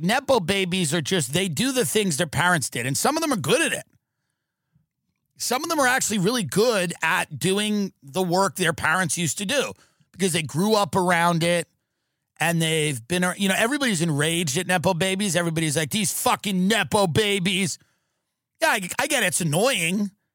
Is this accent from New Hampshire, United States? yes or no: no; New York, United States; This looks like every guy I grew up with on Long Island.